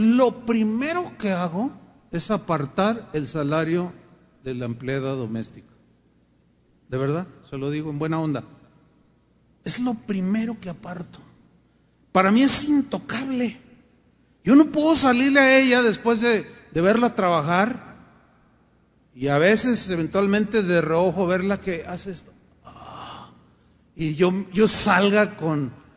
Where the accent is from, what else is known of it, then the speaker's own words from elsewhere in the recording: Mexico; hubo un tiempo en que a mí me daba vergüenza decir que era mexicano. Decía, no, soy salvadoreño.